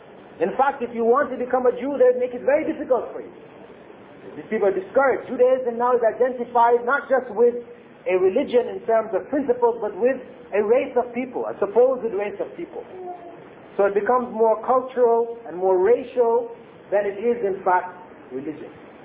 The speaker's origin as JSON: {"language": "English", "town": "Toronto", "region": "Ontario", "country": "Canada", "tie": "born or raised there", "said": "I grew up in Toronto"}